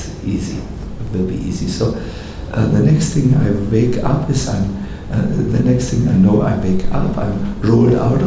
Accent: North Germany, Germany; You know, I come from North Germany, and we've talked very directly

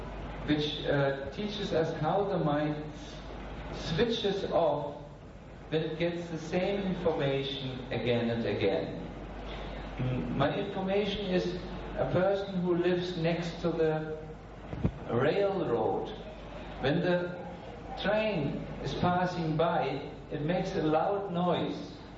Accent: Germany; I'm from Germany, and for me, a fan is something like a dinosauria. This is an unusual situation in Germany.

